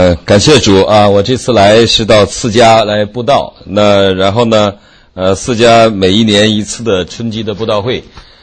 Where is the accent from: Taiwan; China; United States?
United States; Virginia; 我来自于维吉尼亚州